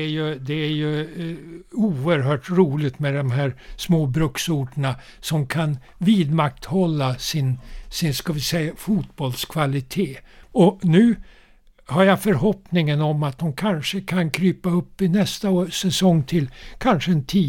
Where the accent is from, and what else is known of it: Bergslagen, Sweden; born or raised there